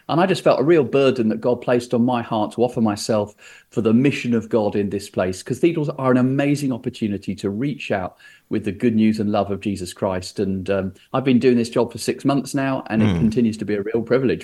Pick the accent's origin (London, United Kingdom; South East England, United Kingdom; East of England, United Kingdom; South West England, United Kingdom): South East England, United Kingdom; I grew up in Sussex in the south of England. I went to church as a child